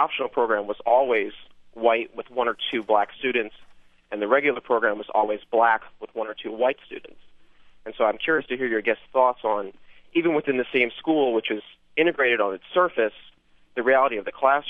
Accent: Memphis, Tennessee, United States; now in Nashville, United States; I grew up in Memphis in the late 1980s, early 1990s.

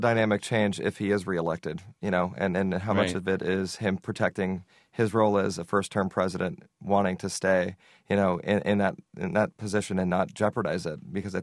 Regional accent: Miami, Florida, United States; now in New York, United States; I'm a Hurricane Andrew survivor, so I've weathered the big ones. And I'm from Miami, so I know what hurricanes are like.

